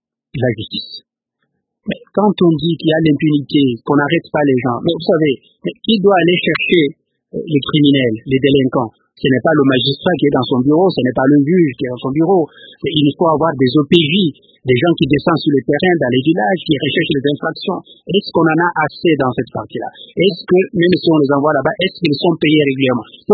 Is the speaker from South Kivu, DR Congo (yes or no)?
yes; South Kivu, DR Congo; Je vous ai dit que je viens du Sud Kivu